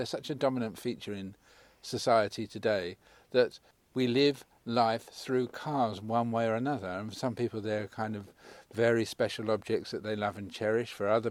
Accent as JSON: {"language": "English", "region": "London", "country": "United Kingdom", "tie": "born there", "said": "I'm a South London car boy, really. I was born in South London, and I spent the whole of my adolescence taking cars to pieces"}